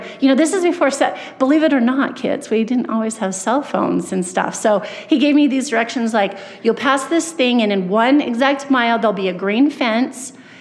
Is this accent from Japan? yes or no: no; Idaho, United States; And I'm from Idaho. I had some pride on being able to drive in the snow.